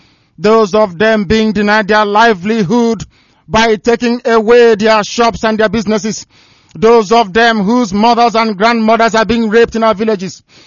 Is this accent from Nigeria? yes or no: yes; Abia, Nigeria; I come from Isiama Faruku Ibeku. That's where I come from. That is the land of my ancestors.